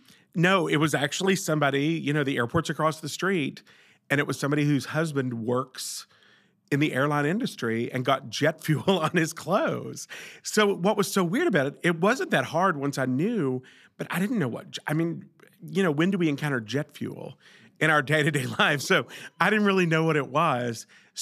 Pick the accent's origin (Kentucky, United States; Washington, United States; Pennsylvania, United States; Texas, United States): Kentucky, United States; So I grew up in Kentucky.